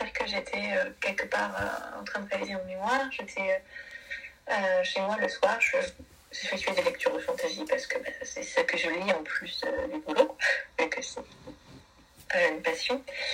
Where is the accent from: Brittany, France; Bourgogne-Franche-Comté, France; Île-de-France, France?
Brittany, France; Brest; je suis une bretonne pure souche, je suis de Brest à la base, j'ai fait toutes mes études supérieures à Rennes, donc j'habite à Rennes